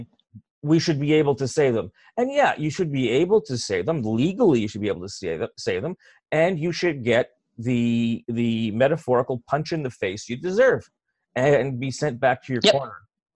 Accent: Canada; we're Canadian.

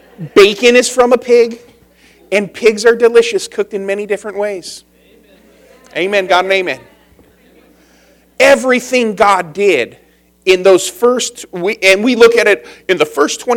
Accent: Riverside, California, United States; I grew up in Riverside.

